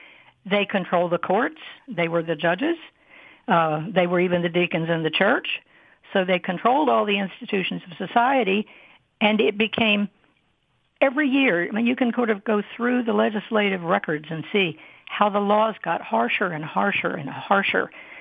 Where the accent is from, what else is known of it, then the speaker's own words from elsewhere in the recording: Hooper's Island, Maryland, United States; born there; I was born on Hopper's Island. I'm a graduate of Wicomico High School. My family's been on the Eastern Shore since it was first settled in 1659.